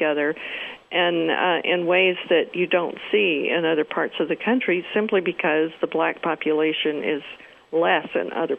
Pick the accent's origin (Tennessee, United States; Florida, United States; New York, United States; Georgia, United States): Georgia, United States; Atlanta; my hometown of Atlanta is Exhibit A.